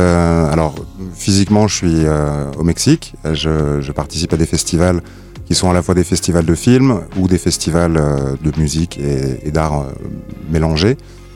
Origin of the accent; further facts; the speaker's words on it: France; now in Mexico; je vis en ce moment au Mexique et je vais continuer à rouler en Amérique latine. Je suis français